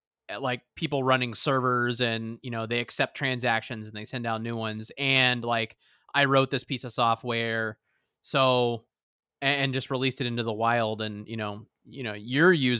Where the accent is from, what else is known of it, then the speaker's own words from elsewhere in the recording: United States; it's crazy to me as an American, and maybe just as a human